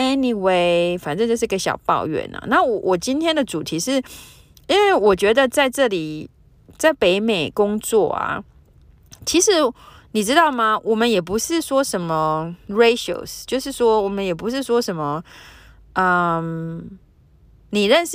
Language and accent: Chinese; Taiwan; now in United States; 是因为我从台湾来，那在台湾呢，你要去记住一个人的名字其实也不难